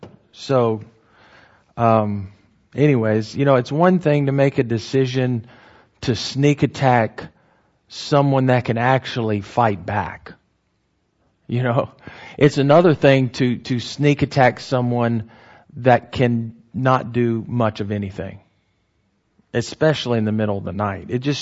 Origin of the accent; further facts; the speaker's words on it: United States; at least as an American